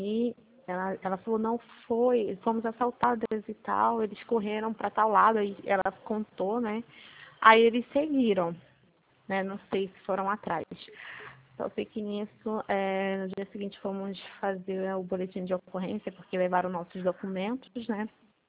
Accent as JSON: {"language": "Portuguese", "region": "Pernambuco", "country": "Brazil", "lives_now": "Rio de Janeiro, Brazil", "said": "porque na verdade eu não sou daqui, do Rio, eu sou de Pernambuco."}